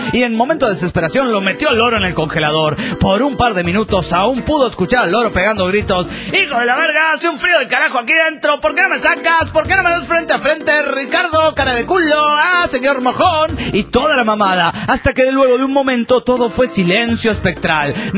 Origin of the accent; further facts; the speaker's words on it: León, Guanajuato, Mexico; de León, Guanajuato, México.